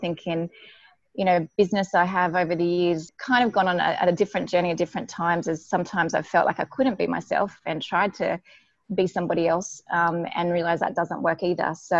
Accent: Sydney, New South Wales, Australia; also born or lived in Cairns; I grew up in Sydney, spent my childhood in Sydney, and as a child moved around. So we moved actually to Cairns, and I spent a fair few years living in Cairns, and then finished my high school years in, mainly my upbringing was on the East Coast.

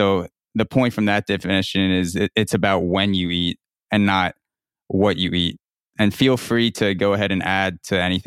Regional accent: New York, United States; I grew up in New York and I just moved into Brooklyn this year.

